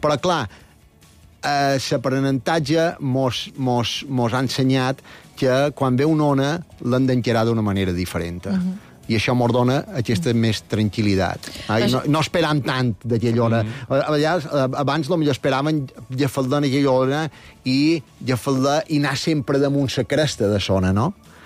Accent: Sant Llorenç des Cardassar, Balearic Islands, Spain; I a més, jo som de Sant Llorenç, no hi havia cap escola de cuina de pròxima

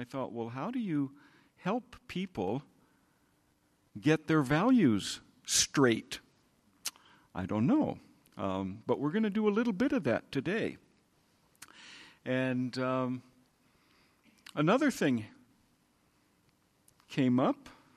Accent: United States; I'm from the United States, and they have mass shootings, and when I was a little boy, they didn't have them.

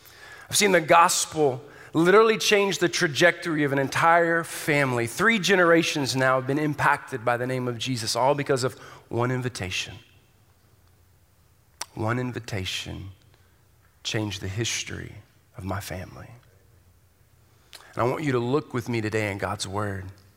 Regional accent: Texas, United States; As Mike said, I'm here from Houston, Texas. I grew up in Texas

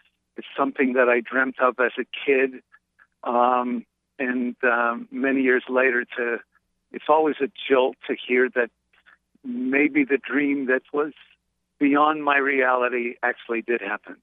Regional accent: Montreal, Quebec, Canada; in the neighborhood that I grew up, there wasn't that much of an American sense of music growing up in Montreal.

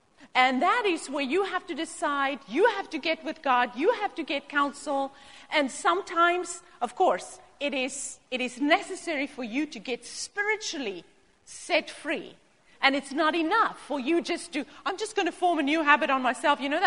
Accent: South Africa; now in United States; I grew up in South Africa. I learned how to drive on the left side of the road.

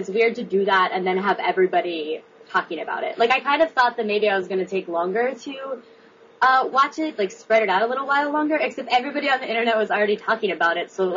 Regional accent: Cincinnati, Ohio, United States; now in Brooklyn, United States; like I'm from Cincinnati, Ohio, and I feel like prices there at those kind of places are actually really similar.

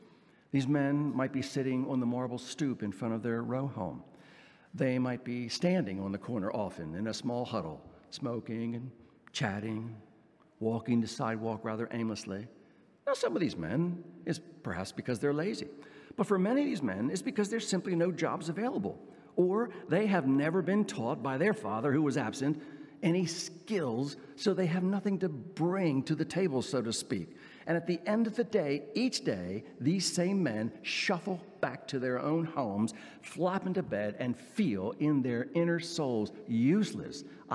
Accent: Baltimore, Maryland, United States; I grew up in Baltimore, in the city for a number of years, and then just outside for the other years.

